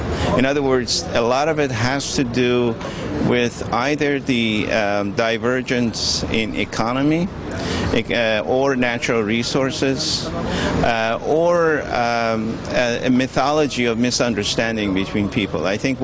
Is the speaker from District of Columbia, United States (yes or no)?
yes; Washington, District of Columbia, United States; now in Istanbul, Turkey; I am from Washington, D.C. I also live in Istanbul.